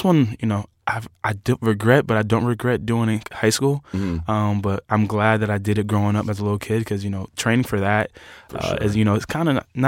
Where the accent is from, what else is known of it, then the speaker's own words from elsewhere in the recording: Pennsylvania, United States; also born or lived in Bronx; Yeah, so I was born in New York, born in Bronx, moved to Pennsylvania when I was like 5.